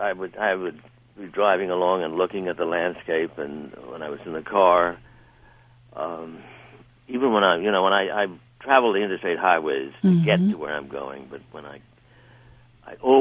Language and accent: English; New York, United States; also born or lived in Vermont, United States; growing up in New York and Vermont, where essentially there was no horizon, and the sun would go down in the afternoon at 4 o'clock behind the hills, and in New York behind the buildings